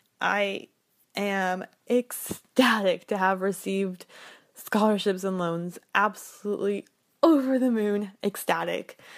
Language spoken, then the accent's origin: English; United States; And the thing is, like, I'm American. Like, it's a huge part of my identity. And I feel like an American kid with a Mexican heritage. Like, I really do feel like I was raised here and my future and my life is here.